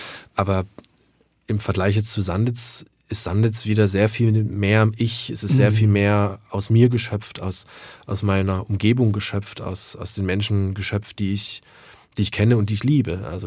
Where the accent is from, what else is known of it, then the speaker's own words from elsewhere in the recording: Kamenz, Saxony, Germany; Das heißt zurück nach Görlitz, ich komme aus Kamenz, aber Görlitz war die nächstgrößte Stadt, wollte nicht gerne nach Kamenz zurück.